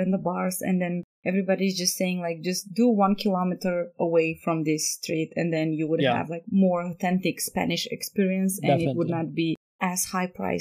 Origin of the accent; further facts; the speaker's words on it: Italy; accent: Italian; My Italian accent coming out.